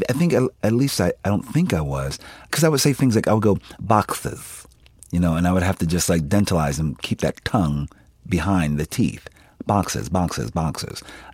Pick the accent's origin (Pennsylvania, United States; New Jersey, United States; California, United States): Pennsylvania, United States; Philadelphia